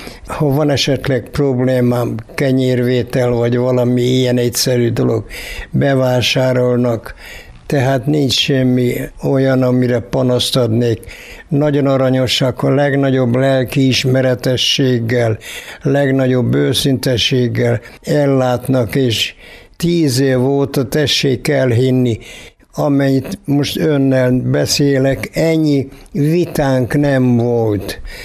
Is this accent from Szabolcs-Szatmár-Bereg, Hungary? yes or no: no; Kiskunhalas, Bács-Kiskun, Hungary; born there; 1921-ben születtem, itt Kiskunhalason.